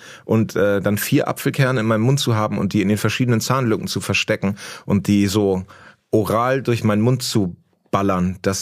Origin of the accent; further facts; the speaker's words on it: Lower Saxony, Germany; Dann sage ich aus Cuxhaven